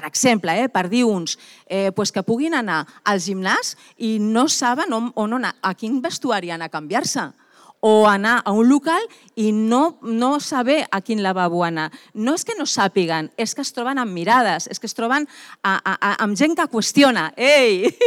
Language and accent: Catalan; Sitges, Catalonia, Spain; el col·lectiu que vivim aquí, que som de Sitges i vivim aquí.